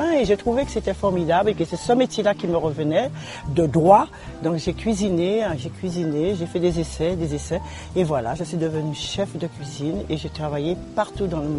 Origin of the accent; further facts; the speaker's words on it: Guadeloupe, France; Je suis tombée toute petite dans une bassine d'épices en Guadeloupe.